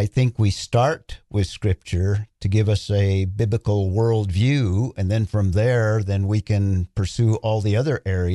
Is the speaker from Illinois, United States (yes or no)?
no; Albuquerque, New Mexico, United States; I'm just from Albuquerque.